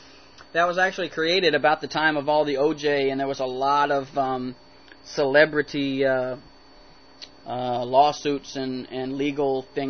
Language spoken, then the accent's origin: English; Virginia, United States; born there; Virginia, my home state. I was born in Virginia, very proud of that.